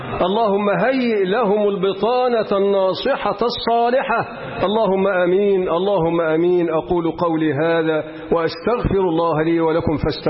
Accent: Egypt; اللهم اجعل بلدنا مصر بلد أمن وأمان ورخاء واستقرار.

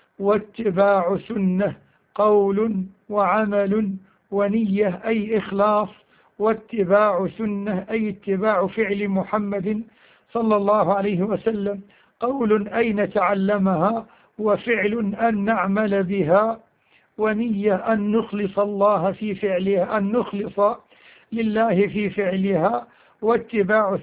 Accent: Egypt; وأن يحفظ بلادنا مصر

